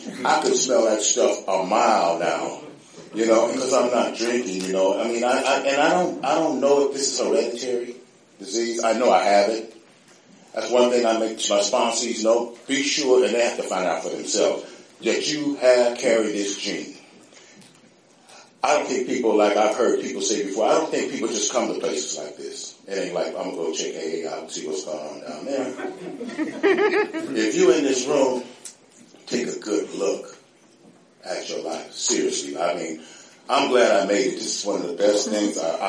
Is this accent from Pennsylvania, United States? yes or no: no; Oakland, California, United States; I was raised right out here, and I was raised in Oakland. Never came to North Oakland much, but I'm here now. I actually live in North Oakland, grew up in East Oakland.